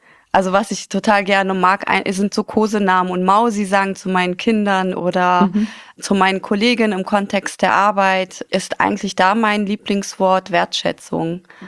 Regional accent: Afghanistan; born there; German is a second language; Ich bin gebürtig aus Afghanistan. Meine Mutter ist Pakistanin, mein Vater ist Afghane.

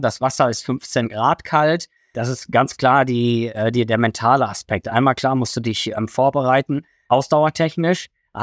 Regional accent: Eckernförde, Schleswig-Holstein, Germany; also born or lived in Ruhrgebiet; Ich werde dieses Jahr 45 Jahre alt, komme aus Eckernförde, gebürtig aus dem Ruhrgebiet

